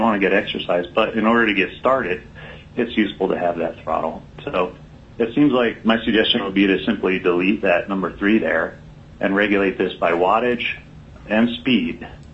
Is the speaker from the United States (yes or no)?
yes; Homer, Alaska, United States; from Homer.